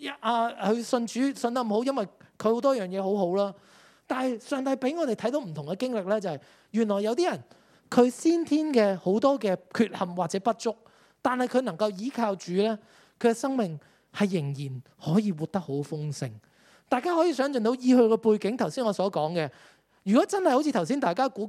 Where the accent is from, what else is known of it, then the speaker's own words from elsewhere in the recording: Hong Kong; 我哋香港人成日讲就系要赢喺起跑线